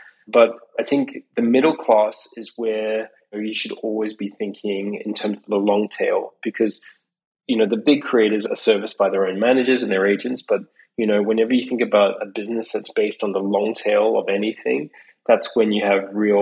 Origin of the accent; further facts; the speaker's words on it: Australia; as you probably can tell, I'm not from America. I'm Australian, and I've lived around the world all my life.